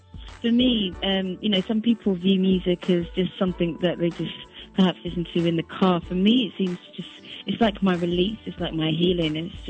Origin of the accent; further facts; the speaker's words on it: London, United Kingdom; because I'm from London